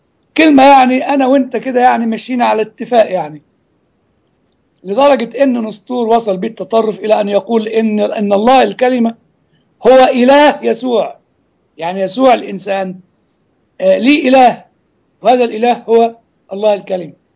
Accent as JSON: {"language": "Arabic", "region": "Upper Egypt", "country": "Egypt", "said": "يعني زي ما يقول عندنا في الصعيد، يقول له صباح الخير يا جاري"}